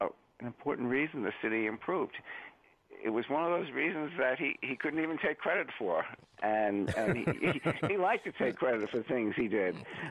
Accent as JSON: {"language": "English", "town": "New York City", "region": "New York", "country": "United States", "said": "what always strikes me as a New Yorker is just from my own experience, I live in Brooklyn"}